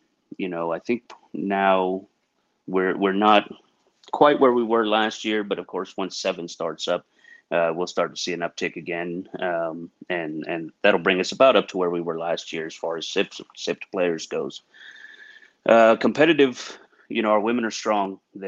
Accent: South Africa; My parents were missionaries, and I ended up growing up in South Africa, which, as you all know, four-time world champs, but we don't have to get into all of that.

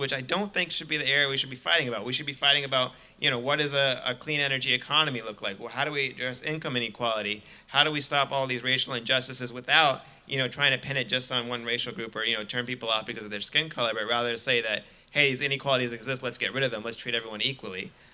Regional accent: United States; I was born and raised in America, but my folks are immigrants, right?

